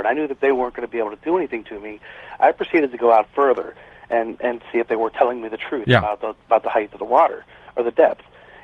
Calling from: Youngstown, Ohio, United States; I'm calling from Youngstown, Ohio.

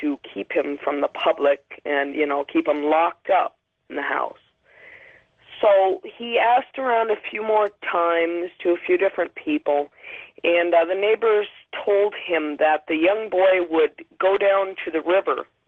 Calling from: Burlington, Vermont, United States; Hello, Burlington, Vermont.

